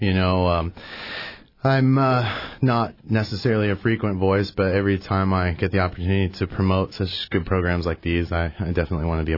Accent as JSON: {"language": "English", "town": "Rushville", "region": "Indiana", "country": "United States", "tie": "born or raised there", "said": "And so I grew up in Indiana, which is about 30 minutes from Indianapolis. So it's a small town called Rushville."}